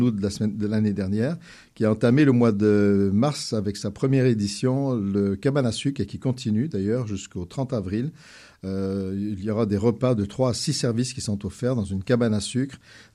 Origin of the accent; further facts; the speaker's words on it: Provence-Alpes-Côte d'Azur, France; Moi, vous savez que je suis d'origine belge, même si j'ai été élevé en Provence